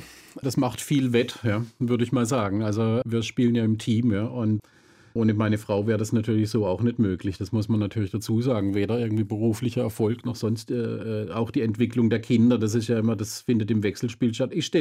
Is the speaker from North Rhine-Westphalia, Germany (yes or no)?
no; Schuttertal, Baden-Württemberg, Germany; also ich bin im Schwarzwald aufgewachsen, im Schuttertal.